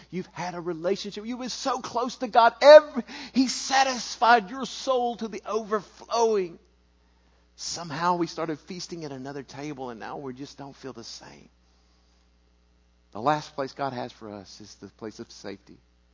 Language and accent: English; Mexico; And so I grew up in Mexico, like I know good food.